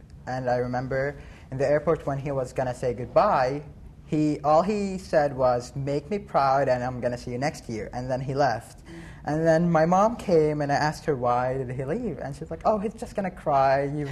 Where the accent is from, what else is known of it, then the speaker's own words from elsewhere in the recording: Bahrain; English is a second language; now in Juneau, United States; I'm 16 years old. I'm from Bahrain, from the Middle East.